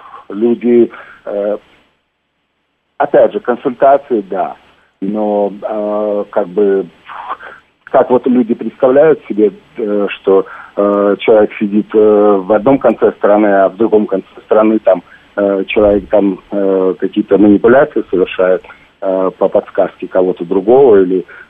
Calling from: Los Angeles, California, United States; Я звоню из Лос-Анджелеса.

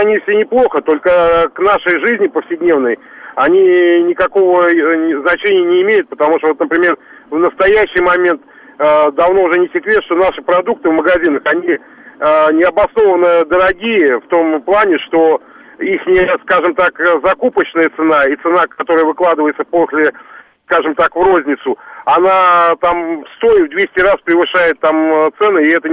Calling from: Moscow, Russia; я из Москвы звоню.

